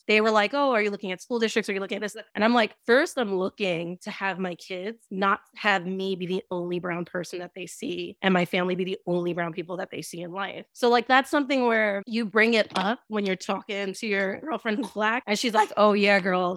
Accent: Long Island, New York, United States; But, you know, growing up in Long Island, I mostly worked with white people my entire life.

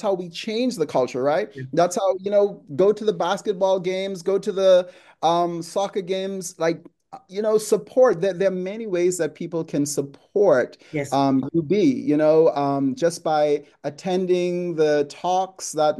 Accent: Bahamas; Growing up in the Bahamas, but I used to see the, you know, when tourists would come in and they would wear their Gators shirt, right?

